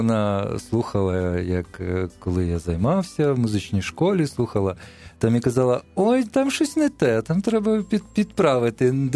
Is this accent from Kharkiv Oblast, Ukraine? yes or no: no; Zhytomyr, Zhytomyr Oblast, Ukraine; Я народився в Житомирі, тому займався в школі і в музичному училищі в Житомирі. А потім в Києві вже займався в консерваторії.